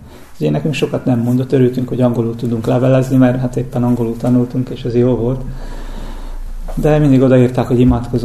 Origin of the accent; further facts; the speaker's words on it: Pápa, Veszprém County, Hungary; Tehát mi pápaiak vagyunk. És pápa mellett egy kis faluban lakunk